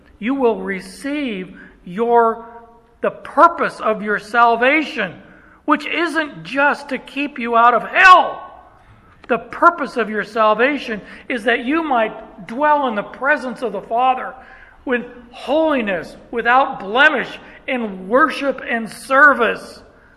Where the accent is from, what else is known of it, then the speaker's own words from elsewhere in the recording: Canada; Now, when I did this as a kid, being Canadian